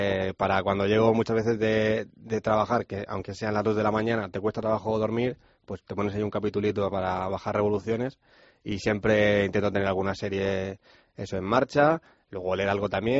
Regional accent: Pozoestrecho, Region of Murcia, Spain; pues mi tierra, la región de Murcia, Cartagena, mi pueblo, Pozoestrecho, la playa

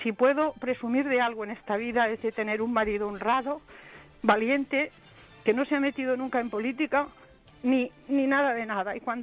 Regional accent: Catalonia, Spain; Y allí en mi pueblo, yo he crecido en un pueblo que mi abuelo, en paz descanse, se murió sin hablar en castellano, porque no lo sabía. Y yo me considero catalana de raíces

